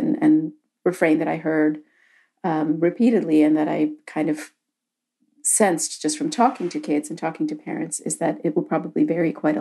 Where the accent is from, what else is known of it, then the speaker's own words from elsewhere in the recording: India; it reminds me of my own childhood growing up in India in neighborhoods that didn't have a lot of cars in them.